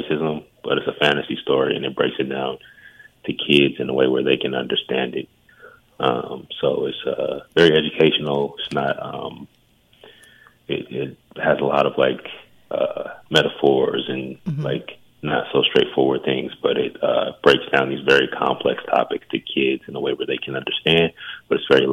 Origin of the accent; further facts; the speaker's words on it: Vallejo, California, United States; I'm from the Bay Area. I'm from Vallejo.